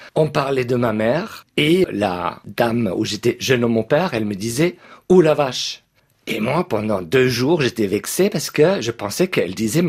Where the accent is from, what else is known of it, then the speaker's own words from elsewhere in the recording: Germany; accent: German; French is a second language; L'ophtalmo me regarde, elle a entendu mon accent, elle me dit « Ah, vous êtes allemand ?» Oui, oui, oui.